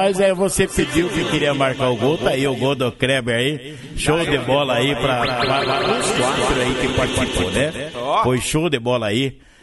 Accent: Várzea Grande, Mato Grosso, Brazil; Mas sou várzeagrandense, sou lá de Capão Grande, Grande, moro lá até hoje

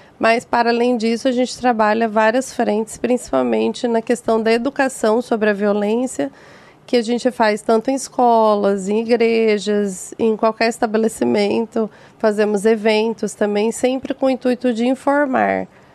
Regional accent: Alto Garças, Mato Grosso, Brazil; born there; Eu sou de Alto Garças, Mato Grosso. Fui lá só para nascer, porque eu não morei lá, mas minha família é de lá. Minha avó, minha mãe.

